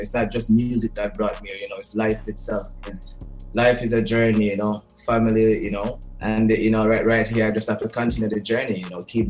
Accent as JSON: {"language": "English", "town": "Negril", "region": "Westmoreland", "country": "Jamaica", "tie": "born or raised there", "said": "I was born and raised in Negril, you know, the earlier part of my life, you know, okay. Until I moved to Montego Bay due to studies"}